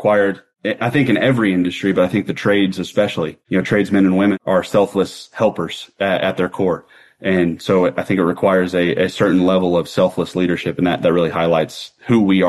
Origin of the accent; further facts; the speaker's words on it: United States; because I think as an American, we get spoiled to our interstate system that you can drive anywhere.